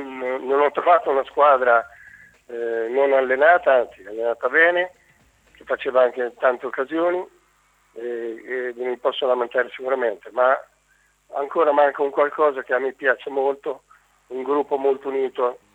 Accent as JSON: {"language": "Italian", "town": "Ancona", "region": "Marche", "country": "Italy", "said": "perché sai che sono di Ancona e tengo questi colori."}